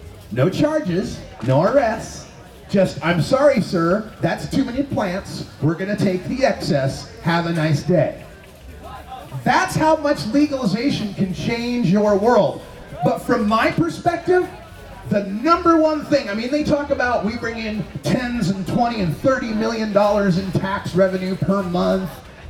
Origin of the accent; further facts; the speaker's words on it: Portland, Oregon, United States; I'm from Portland, Oregon, where marijuana is legal.